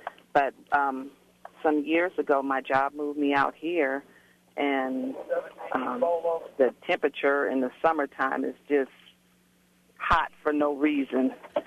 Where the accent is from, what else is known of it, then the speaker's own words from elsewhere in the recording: San Francisco, California, United States; moved away; I started learning how to swim when I was around 10 or 11, and I'm from San Francisco. And we used to go to a recreation center, and we learned how to swim there.